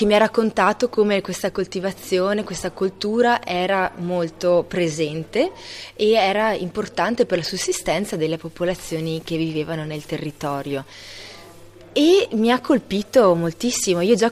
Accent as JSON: {"language": "Italian", "town": "Ponte nelle Alpi", "region": "Veneto", "country": "Italy", "said": "appunto, sono di Ponte nelle Alpi"}